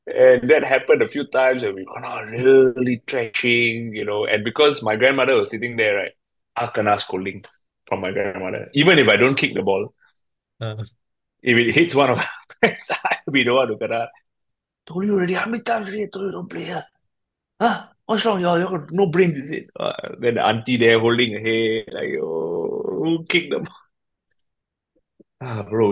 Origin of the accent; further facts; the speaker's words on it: Bedok, Singapore; In the neighborhood I grew up in Bedok, there was maybe a few Indian families that were in the vicinity.